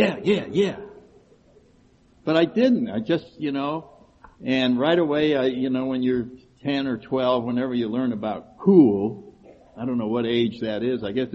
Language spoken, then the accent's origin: English; Connecticut, United States; And I grew up in Connecticut up north, and, you know, nice family.